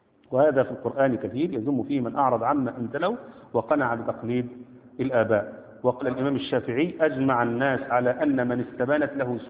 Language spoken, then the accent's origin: Arabic; Egypt; ده أنا مصري وأفتخر إنني مصري.